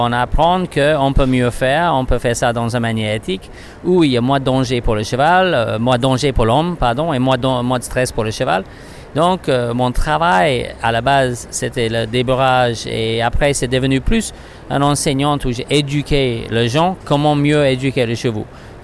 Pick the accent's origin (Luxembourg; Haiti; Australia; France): Australia; French is a second language; peut-être vous entendre que j'ai un léger accent et je suis australien, donc, mais je parle français le mieux que je peux.